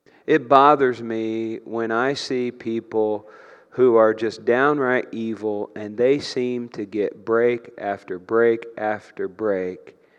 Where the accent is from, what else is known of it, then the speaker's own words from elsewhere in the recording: Brazil, Indiana, United States; We were at the First Church of the Nazarene in Brazil, my hometown